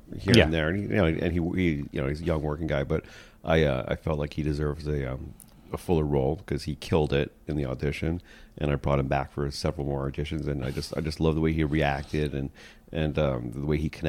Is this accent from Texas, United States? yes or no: yes; Texas, United States; accent: Texas; that was my Texas accent.